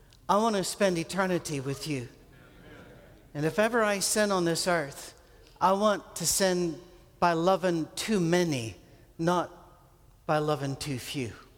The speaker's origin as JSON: {"language": "English", "region": "Scotland", "country": "United Kingdom", "said": "Now, I'm Scottish"}